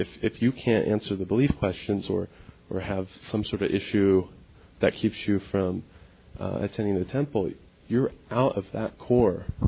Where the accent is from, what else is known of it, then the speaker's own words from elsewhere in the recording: Irvine, California, United States; I'm from Irvine